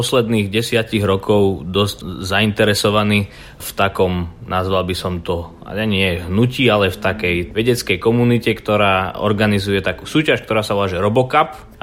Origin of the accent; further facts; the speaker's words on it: Jacovce, Nitra Region, Slovakia; also born or lived in Bratislava; dnes mám 25 aj nejakých drobných rokov a narodil som sa teda v Bratislave, ale väčšiu časť života som prežil v Jacovciach, to je taká malá dedina pri Topoľčanoch.